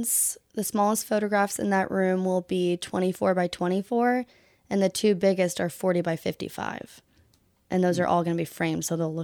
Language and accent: English; the South, United States; now in Savannah, United States; Usually when people ask me that, the quick answer is the South, just because I kind of hopped around a little bit. But the South as a whole